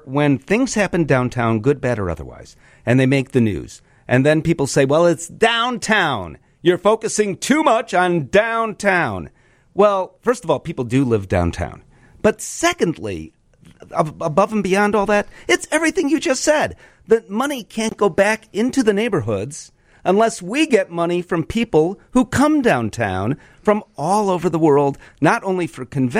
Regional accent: Chicago, Illinois, United States; But that's, I'm a Chicagoan.

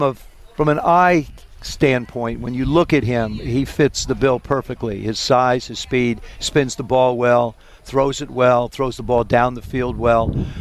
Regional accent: South River, New Jersey, United States; I grew up in South River. I mean, we're literally 15, 20 minutes from one another growing up

